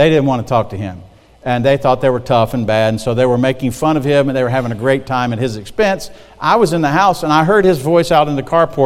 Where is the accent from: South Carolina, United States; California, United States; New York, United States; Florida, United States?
South Carolina, United States; Marion; I was born and raised in Marion, South Carolina, which is between Florence and Myrtle Beach. Later moved to Florence and graduated from the West Florence High School, home of the West Florence Fighting Knights.